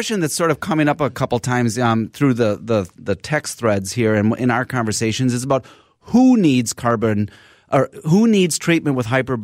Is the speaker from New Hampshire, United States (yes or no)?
no; Minnesota, United States; Even though I grew up in Minnesota, I'm having a hard time figuring out ice fishing.